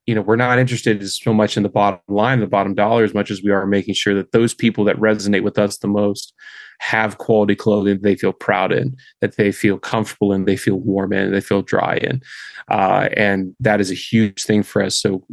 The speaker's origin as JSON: {"language": "English", "town": "Pittsburgh", "region": "Pennsylvania", "country": "United States", "tie": "born or raised there", "said": "we're born and raised in Pittsburgh, if you will, and the blue collar grassroots community that Pittsburgh is."}